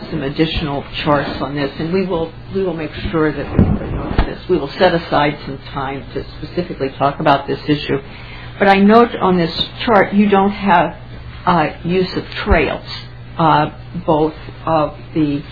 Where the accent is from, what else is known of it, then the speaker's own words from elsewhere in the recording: Minneapolis, Minnesota, United States; a question I would have when I come from Minneapolis, the usage of the trails in the park is astronomical.